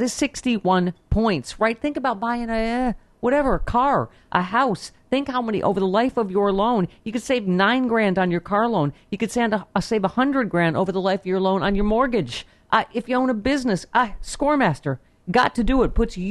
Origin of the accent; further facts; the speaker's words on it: United States; I mean, as much as I hate him, I am terrified as an American.